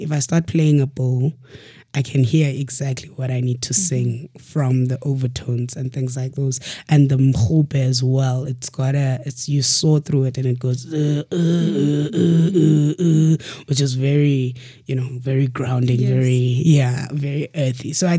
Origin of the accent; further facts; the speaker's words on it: Eastern Cape, South Africa; growing up in Eastern Cape, I wouldn't say I was exposed to these instruments, but I was exposed to a lot of singing